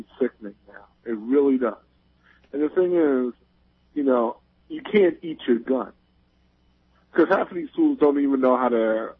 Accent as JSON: {"language": "English", "town": "Brooklyn", "region": "New York", "country": "United States", "said": "I'm from Brooklyn, of course."}